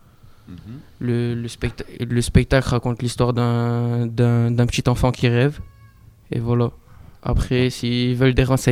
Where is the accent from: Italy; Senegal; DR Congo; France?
France; Saint-Martin-d'Hères, Auvergne-Rhône-Alpes; je viens de Saint-Martin d'Air, j'habite à 100 mètres d'ici